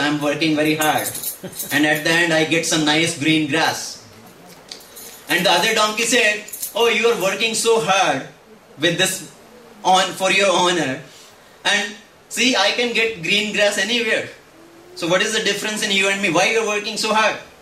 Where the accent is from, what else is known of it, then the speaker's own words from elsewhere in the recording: India; now in United States; We come from India, we think, oh, let me go to USA. Better house, better car, better facilities, life will be all set.